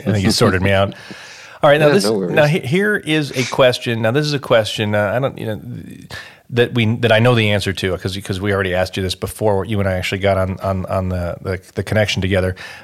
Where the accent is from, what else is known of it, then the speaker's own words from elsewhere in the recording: United States; accent: American; And you can tell from my accent that I'm American, right?